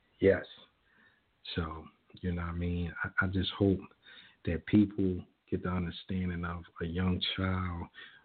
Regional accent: Philadelphia, Pennsylvania, United States; now in Norristown, United States; I'm from North Philadelphia, but I reside in Norristown, PA now.

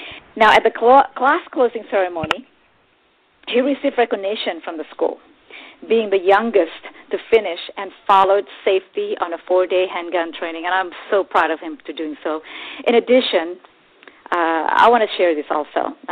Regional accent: Texas, United States; I grew up in Texas since I was a little kid.

